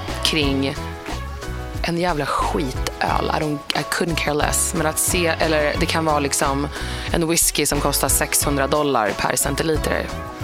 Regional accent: Örebro, Örebro County, Sweden; now in United States; Long story short, jag är från Örebro, gnällbältet. Sveriges fulaste dialekt. Sorry, Örebro. Still love you, men det är inte vackert.

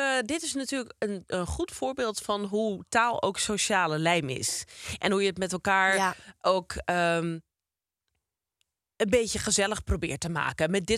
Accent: North Holland, Netherlands; Ja, maar dat zie je ook al veel waar ik vandaan kom. De Zaanstreek.

